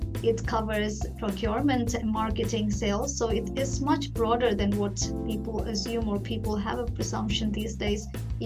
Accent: India; moved away as an adult; now in Sweden; I'm born and raised in India. I moved to Sweden 4 years ago

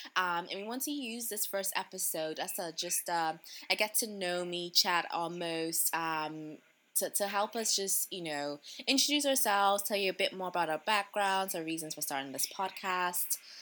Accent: Ghana; this guy, I told him I was from Ghana.

